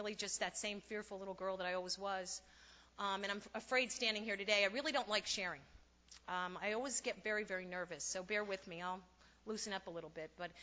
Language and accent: English; New Jersey, United States; I'm originally from New Jersey. I'm 45 years old. I come from an Irish Catholic background